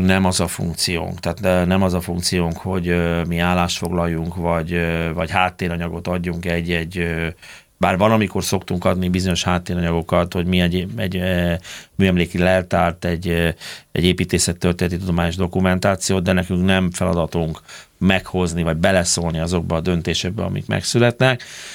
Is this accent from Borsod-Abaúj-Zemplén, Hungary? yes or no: no; Budapest, Hungary; Kilián laktanya mellett nőttem föl, Gorvin köz gyerek vagyok.